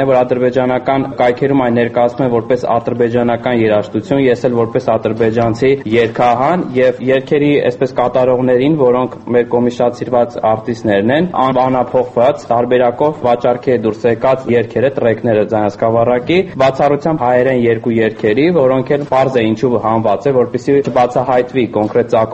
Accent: Armenia; ես Հայաստանի Հանրապետության քաղաքացի եմ

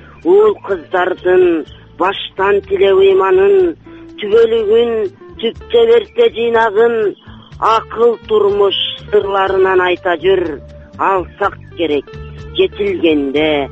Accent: Akyi, Naryn Region, Kyrgyzstan; born there; Мен 1986 жылын Кочкор районунун Акый айылында туулгам.

